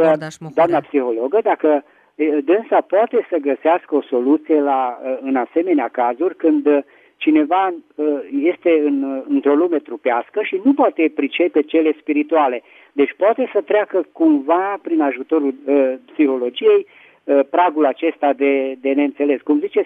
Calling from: Petroșani, Hunedoara County, Romania; din Petroșani.

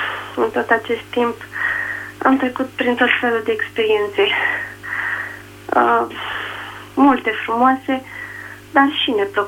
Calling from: Suceava, Suceava County, Romania; sunt din Suceava.

